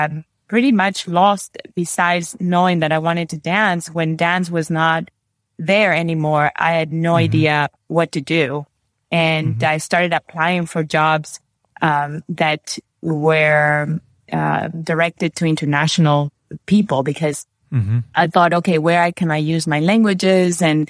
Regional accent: Peru; first language Spanish; English is a second language; also born or lived in Brazil; now in Germany; I was born in Peru. So I have Spanish, and my mother is Brazilian. My father's Peruvian, grew up in both countries. So Portuguese and Spanish were my languages besides English.

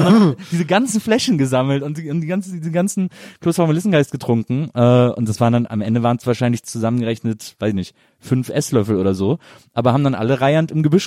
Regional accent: Wesseling, North Rhine-Westphalia, Germany; in Wesseling, wo ich herkomme

